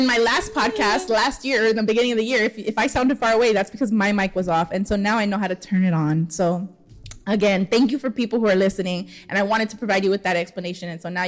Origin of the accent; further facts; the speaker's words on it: Pasadena, California, United States; Molly's from Pasadena. I'm from Pasadena as well. But I feel like I'm from Pasadena, but I know LA.